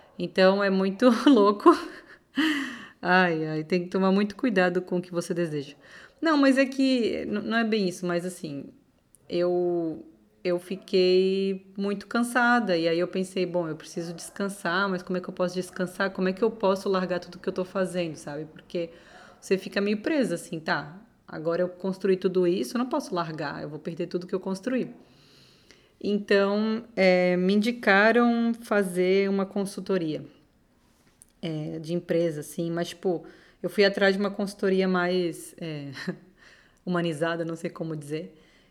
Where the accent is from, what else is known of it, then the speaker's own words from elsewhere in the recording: Florianópolis, Santa Catarina, Brazil; Eu sou de Floripa, mas eu ia muito para São Paulo para dar aula.